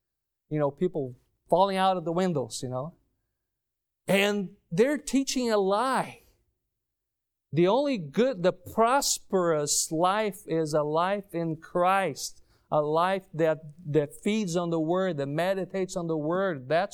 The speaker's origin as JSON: {"language": "English", "town": "Porto Alegre", "region": "Rio Grande do Sul", "country": "Brazil", "tie": "born or raised there", "said": "He helped build this church, this cathedral in my hometown, Porto Alegre."}